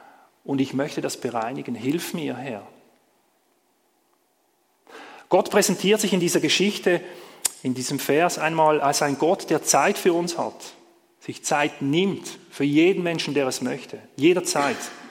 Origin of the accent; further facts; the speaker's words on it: Basel, Basel-Stadt, Switzerland; Und als Basler habe ich mir gedacht, das ist ein gutes Bild